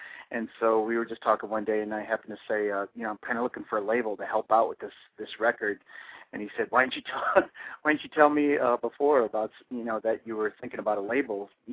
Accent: Michigan, United States; I grew up with so many different styles of music growing up in Michigan

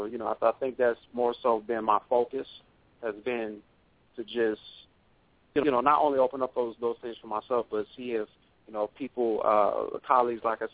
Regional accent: Los Angeles, California, United States; now in Hawthorne, United States; I'm actually from the West Coast. Holler back in the West Coast. From Los Angeles, California. I live in Hawthorne.

